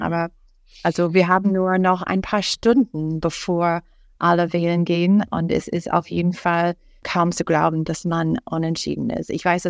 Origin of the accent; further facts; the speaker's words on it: Green Bay, Wisconsin, United States; German is a second language; now in Germany; unterwegs in meiner Heimatstadt Green Bay